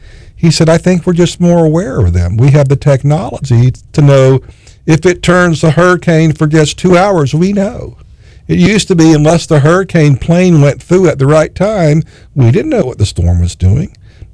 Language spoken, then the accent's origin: English; Florida, United States; You know, when I was a kid, I grew up in Palm Beach County.